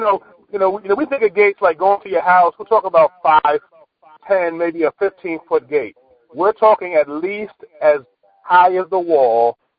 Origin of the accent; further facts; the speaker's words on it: New York, United States; growing up in New York, you know, people were going crazy over jewelry.